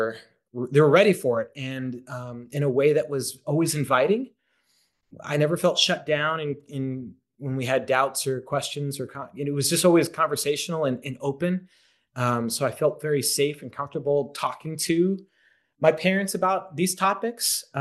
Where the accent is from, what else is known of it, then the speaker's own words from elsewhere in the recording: San Francisco, California, United States; So yeah, I grew up in San Francisco. Both my parents are high school teachers.